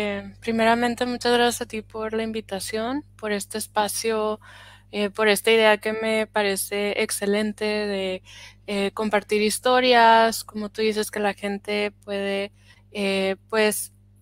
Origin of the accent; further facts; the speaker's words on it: Mexico; moved away as an adult; now in Netherlands; yo soy de México. Mi historia en Holanda empezó en el 2017, que me vine a estudiar una maestría en psicología.